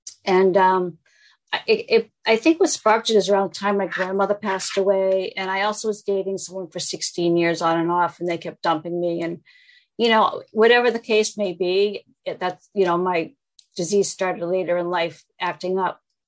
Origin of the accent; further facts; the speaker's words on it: Massachusetts, United States; I am from Massachusetts